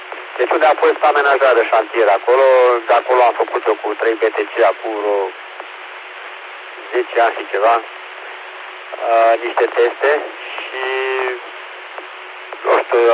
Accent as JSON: {"language": "Romanian", "town": "Curtea de Argeș", "region": "Argeș", "country": "Romania", "said": "Eu știu, eu sunt de la Curtea de Argeș."}